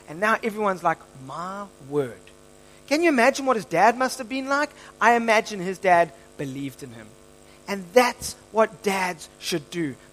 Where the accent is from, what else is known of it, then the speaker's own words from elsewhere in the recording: United Kingdom; I come from British blood, not so much Norwegian, you know, the Viking blood, the Northern European blood, which they wipe out pretty much anything in their path. But us Brits are just clever, right, Dave?